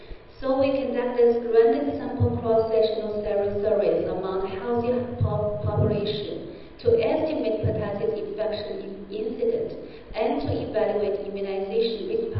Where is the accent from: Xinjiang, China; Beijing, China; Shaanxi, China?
Beijing, China; Good morning. … I come from Beijing City and China.